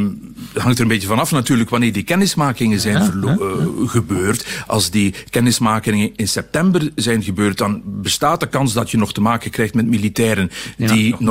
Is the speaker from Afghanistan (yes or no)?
no; Belgium; En nee, zeg ik tegen hem, ik kom uit België.